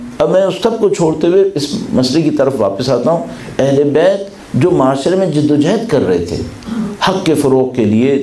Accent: Karachi, Sindh, Pakistan; میں ہم خود کراچی کے رہنے والے ہیں, کراچی میں جو شہادتیں ہوئی ہیں ان کو اپنی آنکھوں سے دیکھا ہے

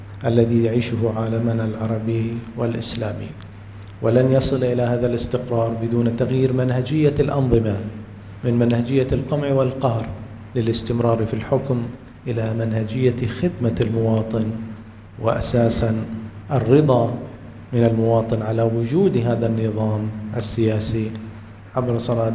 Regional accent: Bahrain; ومنها بلدنا البحرين في حالة من الاضطراب غير المنقطع

